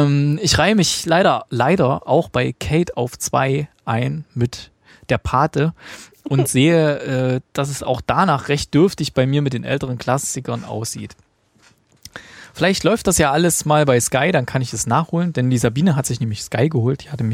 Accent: Germany; Und ich bin ja in der DDR groß geworden.

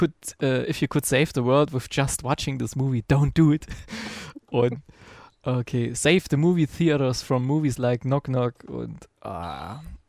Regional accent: Gera, Thuringia, Germany; überlegt, ob ihr vielleicht in meiner alten Heimat-Sneak da in Gera

